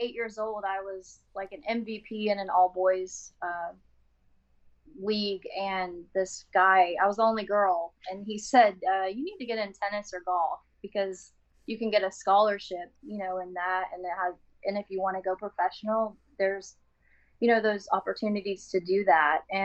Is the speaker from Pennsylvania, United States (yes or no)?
no; Oklahoma, United States; For me, I grew up in Oklahoma playing Missouri Valley, and I started playing at 8 years old